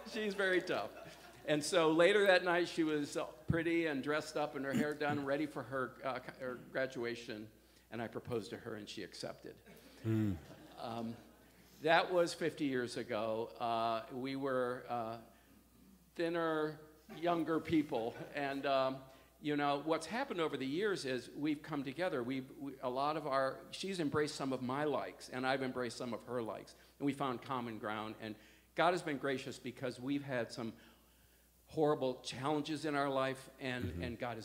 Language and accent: English; Detroit, Michigan, United States; So we grew up in Detroit, in very different neighborhoods and very different cultural backgrounds.